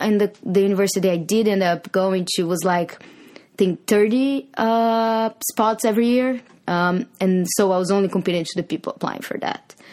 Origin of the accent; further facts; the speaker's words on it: Brazil; I'm from Brazil, and I went to school, to college there for cinema, in a school called Universidade Federal de Santa Catarina.